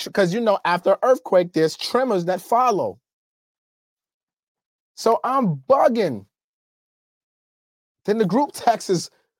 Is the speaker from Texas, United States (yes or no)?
no; New York, United States; I'm from New York. We don't deal with the ground moving like that.